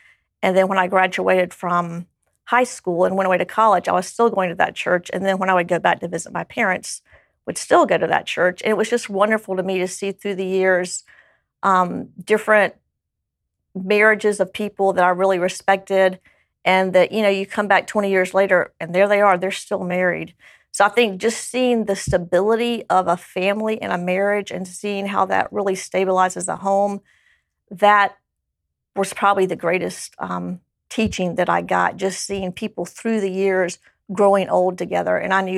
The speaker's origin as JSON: {"language": "English", "region": "Georgia", "country": "United States", "tie": "born or raised there", "said": "I grew up in South Georgia in a very traditional home. My parents were both school teachers. I have an older brother and a younger sister. And we have lived here in Northern Kentucky about 29"}